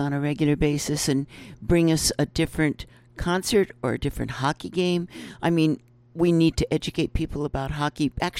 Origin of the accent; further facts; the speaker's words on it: Montana, United States; I'm from Montana.